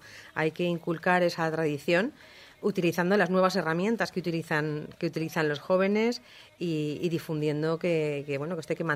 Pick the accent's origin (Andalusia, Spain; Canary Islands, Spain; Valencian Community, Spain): Valencian Community, Spain; Valencia; Y nos preguntan, ¿de qué pueblo sois? Bueno, mira, somos de Valencia.